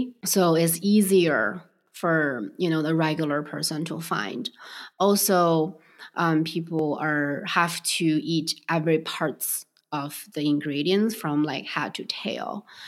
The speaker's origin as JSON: {"language": "English", "region": "Beijing", "country": "China", "tie": "born or raised there", "said": "So I grew up in Beijing. Jianbing is a very famous but also common breakfast meal."}